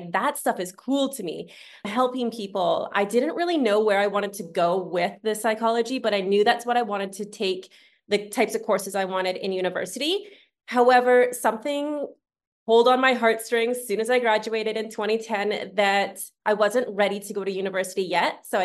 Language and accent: English; Kelowna, British Columbia, Canada; So I grew up here in Kelowna, British Columbia. I wasn't born here, but this is where I grew up. So definitely say I'm from Kelowna.